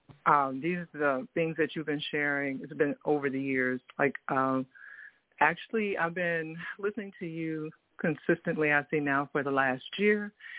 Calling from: Fayetteville, North Carolina, United States; from Fayetteville, North Carolina.

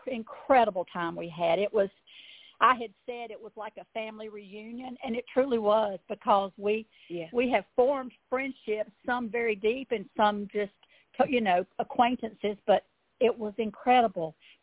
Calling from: Evans, Georgia, United States; I'm calling from Evans, Georgia, about an hour down the road from where you are.

